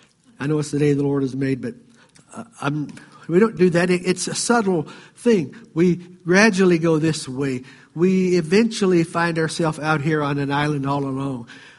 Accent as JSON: {"language": "English", "region": "the South", "country": "United States", "tie": "born or raised there", "said": "We were raised in the South."}